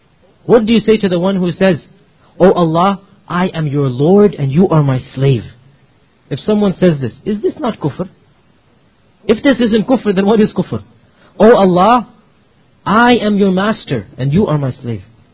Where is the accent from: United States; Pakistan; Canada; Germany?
Pakistan